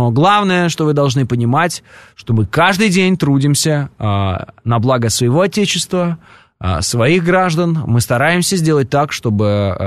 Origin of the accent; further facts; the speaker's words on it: Moscow, Russia; я просто парень из Перова.